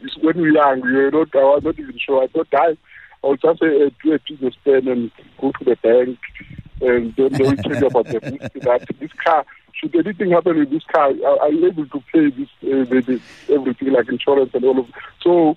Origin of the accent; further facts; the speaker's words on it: Eastern Cape, South Africa; growing up in the Eastern Cape, and you learn a lot of Ubuntu.